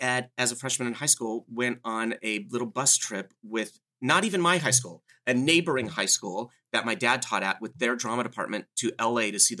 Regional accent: California, United States; I grew up in Southern California.

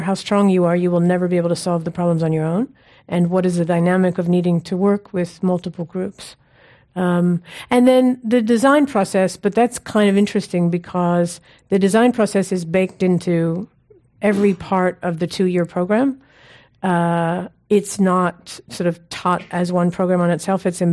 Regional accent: New York, United States; I am from New York, and so I think anyone here would be better qualified to answer that than me.

